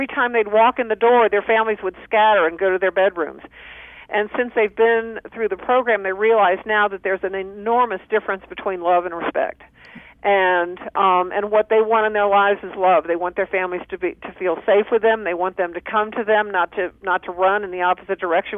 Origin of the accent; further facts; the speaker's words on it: the South, United States; And, I'm from the South where, where beating women is still in many communities just the way it goes.